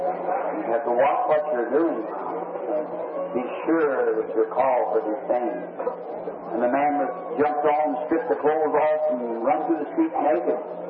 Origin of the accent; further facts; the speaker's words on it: United States; I'm American. I love my nation.